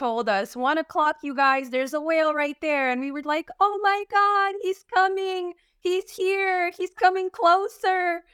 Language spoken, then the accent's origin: English; Bulgaria; also born or lived in Greece; now in Canada; So I was born and raised in Bulgaria, and my family and I lived in Greece for quite some time on an island in Kritis, which is Crete. And shortly after, we came to Canada. Life brought us to Canada as refugees.